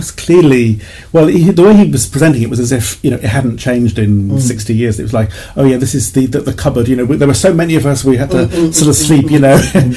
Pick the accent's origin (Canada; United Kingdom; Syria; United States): United Kingdom; Cardiff, Wales; I'm from Cardiff originally